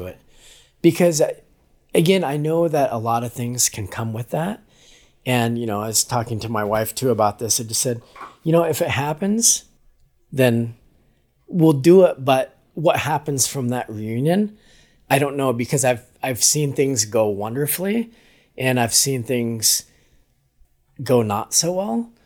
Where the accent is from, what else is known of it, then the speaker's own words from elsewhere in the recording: Wyoming, United States; I'm not really fully American in a sense growing up in Wyoming, because people always saw me as either as Mexican, Latino, like something else, right?